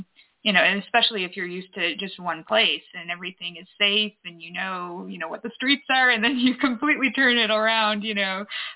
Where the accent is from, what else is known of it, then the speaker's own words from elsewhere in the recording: Citrus Heights, California, United States; also born or lived in Michigan; now in Reno, United States; I was born in Michigan, and then we, you know, moved to Citrus Heights, California, which is kind of near Sacramento. And so I was there until about, you know, sixth grade, and then I came to Reno.